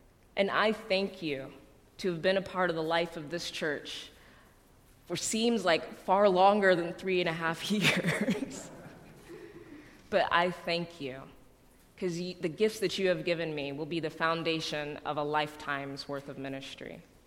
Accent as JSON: {"language": "English", "town": "Chicago", "region": "Illinois", "country": "United States", "tie": "born or raised there", "said": "The church that I grew up in Chicago as an elementary school kid is an African-American Presbyterian church."}